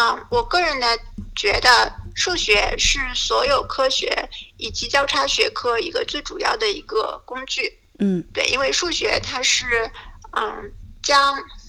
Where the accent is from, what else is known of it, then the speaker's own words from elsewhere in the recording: Shanghai, China; 我本身是上海人，然后我是复旦大学的生物系毕业的本科，然后毕业了以后我就去美国纽约州立大学实习分校去进行博士